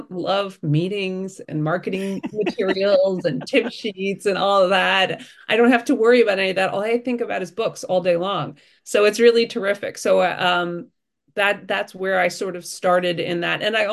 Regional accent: Chatham, New Jersey, United States; now in Cranford, United States; And then I grew up in Chatham, and so I'm a Jersey girl through and through. I lived in Hoboken, obviously.

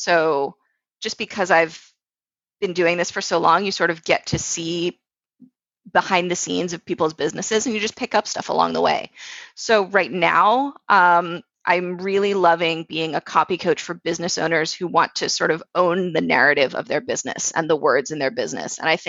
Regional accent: Boca Raton, Florida, United States; also born or lived in New York; So I grew up in Florida, Boca Raton, Florida. I went to college in New York University

